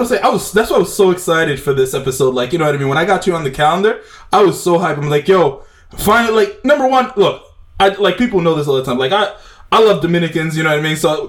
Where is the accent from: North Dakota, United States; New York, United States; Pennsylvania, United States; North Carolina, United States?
New York, United States; Bronx; You know, we're both Latinos from the Bronx. Like, you know what I'm saying? Like, that's a whole experience that, like, you can't, unless you grew up in it, you will never fully understand.